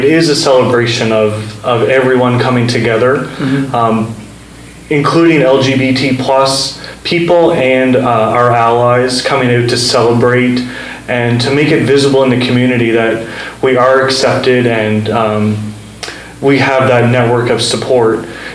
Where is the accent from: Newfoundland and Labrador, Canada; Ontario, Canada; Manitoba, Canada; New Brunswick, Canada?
New Brunswick, Canada; Hampton; and I'm actually from Hampton, just about 20 minutes outside of the city. And I grew up there, went to high school in Hampton.